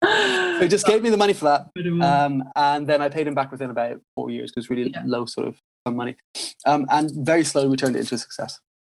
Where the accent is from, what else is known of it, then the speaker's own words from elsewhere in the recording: Dublin, Leinster, Ireland; moved away as an adult; also born or lived in Devon; I'm from Dublin originally. I moved to Devon, of all places, to do a music degree.